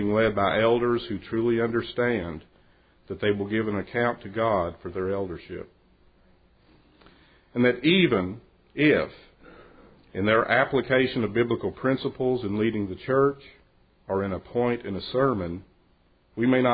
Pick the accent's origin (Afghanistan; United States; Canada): United States; The respect, reverence, and solemnity of the ceremony was striking to me as an American.